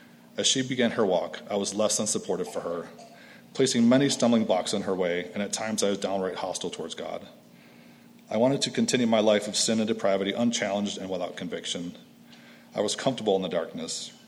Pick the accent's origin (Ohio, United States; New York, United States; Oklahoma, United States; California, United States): Ohio, United States; I was born in Ohio as an only child, raised by my two adoring parents. I grew up in a Catholic church, in a Catholic grade school, a Catholic high school.